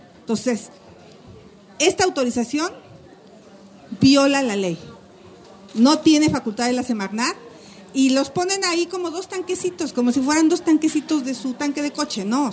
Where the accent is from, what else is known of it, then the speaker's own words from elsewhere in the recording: Hidalgo, Mexico; yo soy del Valle del Mezquital y tradicionalmente es una zona desértica, seca, con una escasez de agua. Si ustedes van a mi casa, a mi pueblo, sale un chorritito de agua.